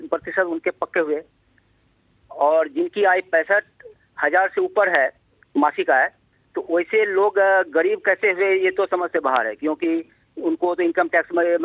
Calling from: Kishanganj, Bihar, India; hello मैं किशनगंज बिहार से बोल रहा हूँ

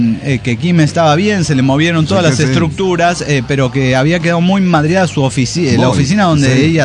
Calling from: Caracas, Capital District, Venezuela; de Caracas, Venezuela.

